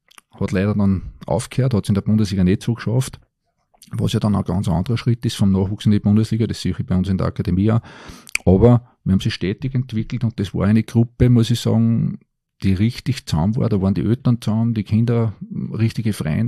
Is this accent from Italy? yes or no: no; Linz, Upper Austria, Austria; born there; ich war damals einer von den wenigen gebürtigen Linzern, die beim EHC Österreich gespielt haben, Anfang der 90er Jahre.